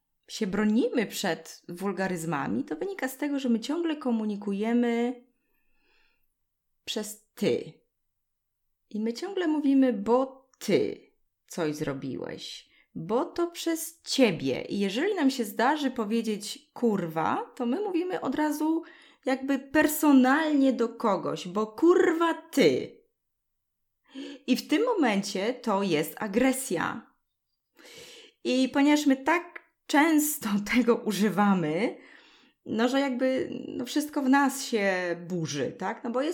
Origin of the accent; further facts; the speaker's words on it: Sosnowiec, Silesian Voivodeship, Poland; Ja wychowałam się w Zagłębiu, czyli to jest, dzieli nas tylko rzeka, ale dzieli nas też język. W Sosnowcu, w Zagłębiu nie mówią gwarą śląską.